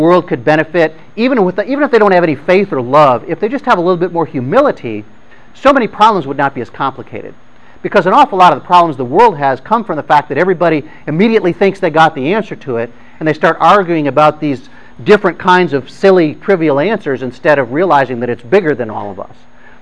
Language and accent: English; Ohio, United States; I grew up in Ohio. I always figured I would come back to Ohio to live the rest of my life